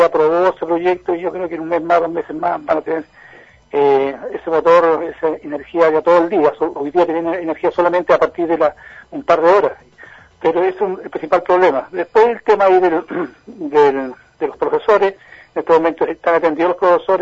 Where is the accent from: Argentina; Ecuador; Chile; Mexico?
Chile; Magallanes; siendo magallánico no conocía el lugar